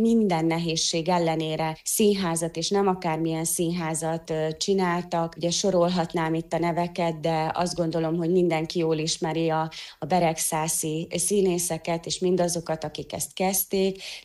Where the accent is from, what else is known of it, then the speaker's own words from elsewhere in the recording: Nagymuzsaly, Zakarpattia Oblast, Ukraine; amikor én 10 éves voltam, akkor Nagy Muzsajban születtem, és ott Vinyánszki Éva néni elindított egy gyermekstúdiót.